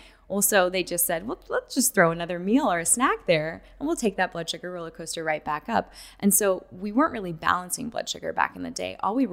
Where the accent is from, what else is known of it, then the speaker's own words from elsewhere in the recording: California, United States; I think, growing up in the 80s, growing up in Southern California, people are at the beach all the time.